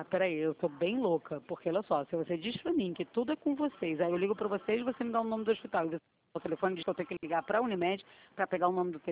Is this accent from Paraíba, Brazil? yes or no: no; Rio de Janeiro, Brazil; Eu sou do Rio de Janeiro